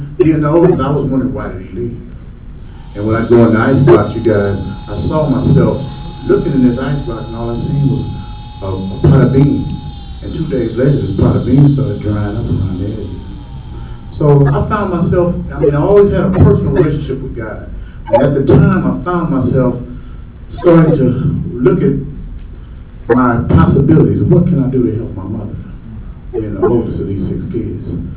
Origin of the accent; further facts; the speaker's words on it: Compton, California, United States; I came from a broken home as a kid, growing up in Watson, Compton.